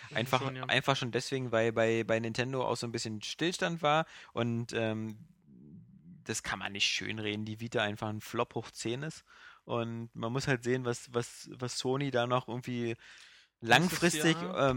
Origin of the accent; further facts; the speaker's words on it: Berlin, Germany; Nein, ich bin aus dem Westen, ja.